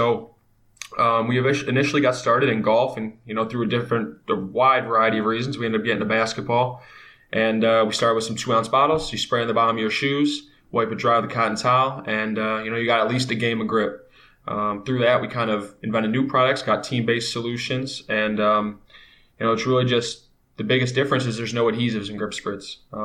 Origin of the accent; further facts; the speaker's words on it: Parma, Ohio, United States; And growing up in Parma, we have, you know, 3 middle schools, 3 high schools. It's a really big city.